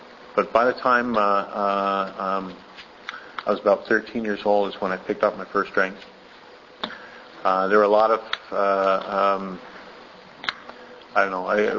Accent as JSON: {"language": "English", "town": "Montreal", "region": "Quebec", "country": "Canada", "tie": "born there", "said": "I'm 38 years old. I was born here in Montreal. I have one sister. I was adopted. So I was adopted at the age of 1 year old."}